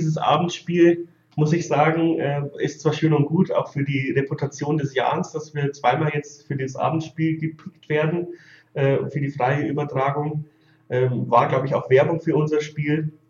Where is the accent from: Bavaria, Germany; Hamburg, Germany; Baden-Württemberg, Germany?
Bavaria, Germany; ich komme so 60 Kilometer aus Regensburg weg